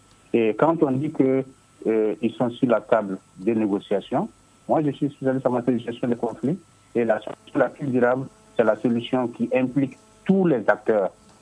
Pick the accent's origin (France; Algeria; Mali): Mali; north; Mais je viens du Nord.